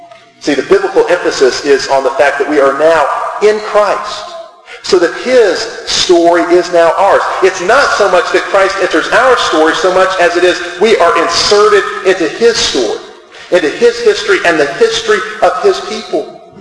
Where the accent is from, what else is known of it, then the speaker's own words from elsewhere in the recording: United States; we are American individualists